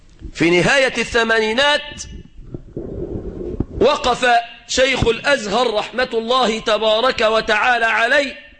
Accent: Egypt; بلدنا مصر

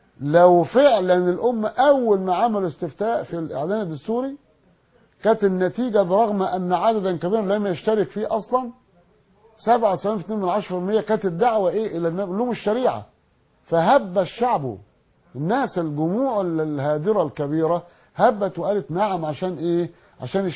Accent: Egypt

